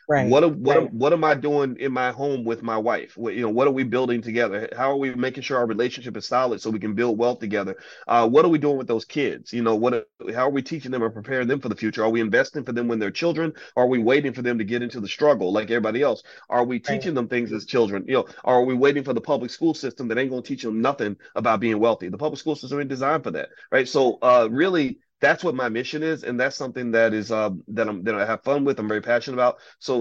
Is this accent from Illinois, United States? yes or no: yes; Chicago, Illinois, United States; where I'm from Chicago, the dysfunction just seems to ooze out